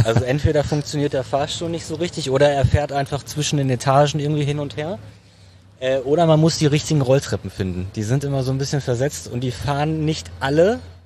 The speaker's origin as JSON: {"language": "German", "town": "Dortmund", "region": "North Rhine-Westphalia", "country": "Germany", "tie": "born there", "said": "ich bin gebürtiger Dortmunder"}